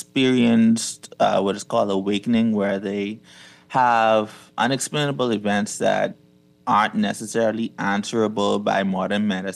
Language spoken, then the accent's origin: English; Grand Bahama, Bahamas; I'm from Grand Bahama.